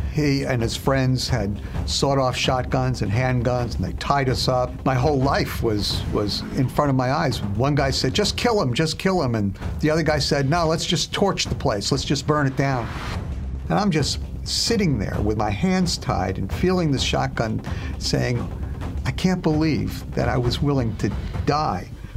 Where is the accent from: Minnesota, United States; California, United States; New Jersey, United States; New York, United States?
New York, United States; New York City; And I actually, you know, I'm from the Holy Land. Sorry, guys. Brooklyn. And so I felt like Jesus was a streetwise New Yorker.